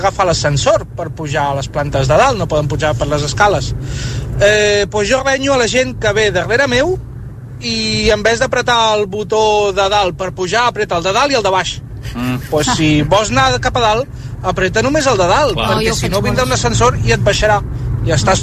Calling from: Verges, Catalonia, Spain; de Verges.

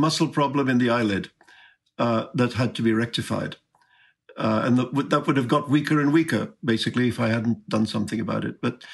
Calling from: New York City, New York, United States; From New York City.

